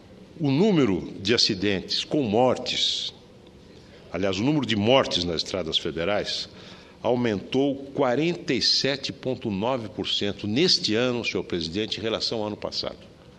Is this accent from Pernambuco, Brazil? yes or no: no; São José do Rio Preto, São Paulo, Brazil; Saí lá da minha terra de São José do Rio Preto